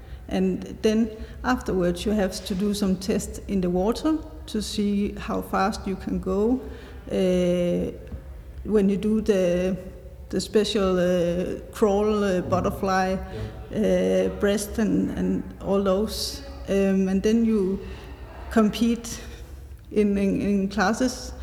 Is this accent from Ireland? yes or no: no; Zealand, Denmark; as you know. I'm 34 years old, and I grew up in Zealand, Denmark, with my family.